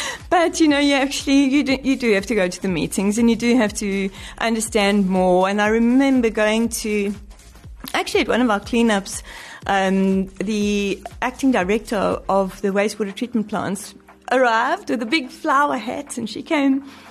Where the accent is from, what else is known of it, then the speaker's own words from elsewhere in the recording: Irene, Gauteng, South Africa; I grew up in Irene, so I played in the Hennops River.